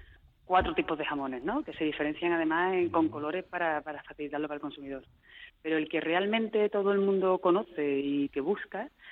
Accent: Seville, Andalusia, Spain; moved away as an adult; yo soy sevillana, vine un fin de semana hace 17 años y aquí me quedé.

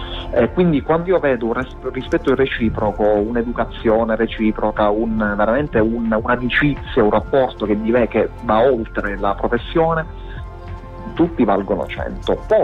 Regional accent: Sicily, Italy; mi reputo anche una persona molto radicata alla Sicilia, cioè sono affezionato proprio alla mia terra, infatti la porto dappertutto e ne vado fiero.

